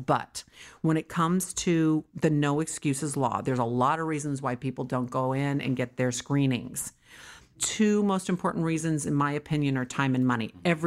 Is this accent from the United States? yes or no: yes; New York, United States; now in California, United States; And I am a New Yorker, but a California girl.